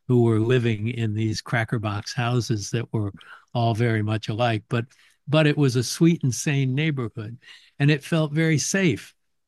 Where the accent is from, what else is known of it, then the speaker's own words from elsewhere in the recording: San Fernando Valley, California, United States; And I was brought up in the San Fernando Valley.